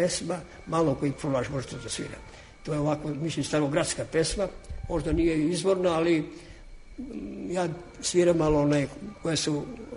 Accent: Rudare, Southern and Eastern Serbia, Serbia; born there; now in Belgrade, Serbia; dolazim iz Leštana, to je na granici Kaluđerica Leštana iz Beograda. Inače, rodao sam od Kuršumlije, tamo gde je Đavolja Varoš, selo Rudare. A u Beograd sam došao 1948. Inače imam 83 godine, još malo pa 84.

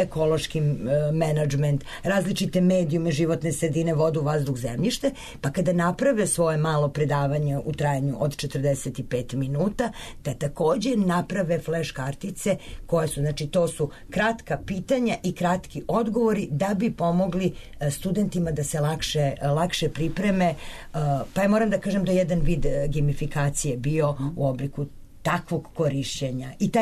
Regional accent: Serbia; ja mislim, iz Srbije smo mi možda i jedini autori koji pišu i rade za tu konferenciju već petu godinu za redom

